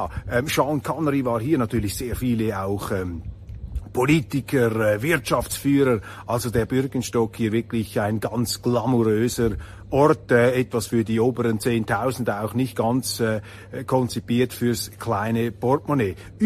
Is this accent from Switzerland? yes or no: yes; Switzerland; da habe ich überhaupt kein Problem als Schweizer